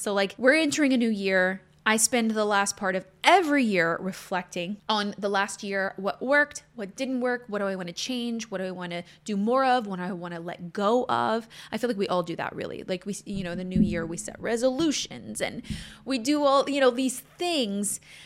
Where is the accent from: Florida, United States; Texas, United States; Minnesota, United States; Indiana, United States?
Texas, United States; also born or lived in Louisiana; even, you know, growing up in Texas, even before that in Louisiana, I've lived in California the longest.